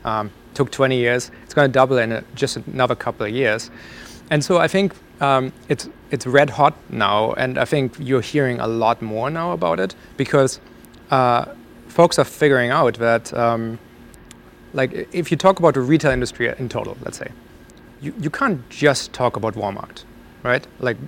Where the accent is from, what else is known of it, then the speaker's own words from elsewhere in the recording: Germany; So I grew up in Germany.